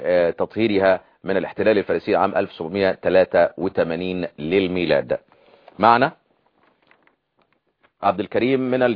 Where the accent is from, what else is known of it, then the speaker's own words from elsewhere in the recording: Egypt; عندنا في مصر